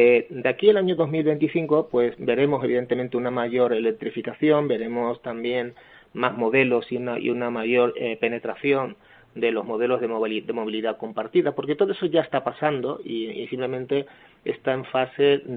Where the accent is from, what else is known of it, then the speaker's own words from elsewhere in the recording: Isla Cristina, Andalusia, Spain; O Isla Cristina, correcto, que me toca muy cerca, que es mi pueblo.